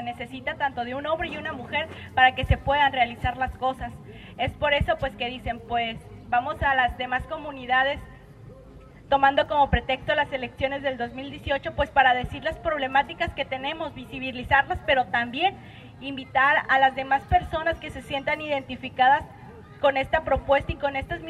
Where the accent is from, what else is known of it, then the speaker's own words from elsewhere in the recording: Tuxpan, Jalisco, Mexico; Pues yo vengo de la comunidad de Tuxpan, Jalisco